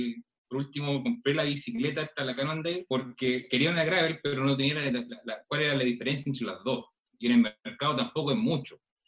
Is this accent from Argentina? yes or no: no; Mulchén, Biobío, Chile; now in Temuco, Chile; Yo soy de Mulchen, entonces ya no era mucho lo que tenía harto campo.